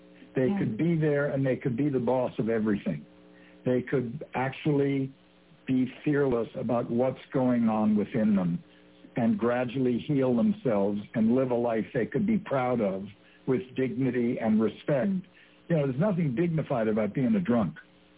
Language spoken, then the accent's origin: English; Englewood, United States; I grew up in Englewood for a good part of my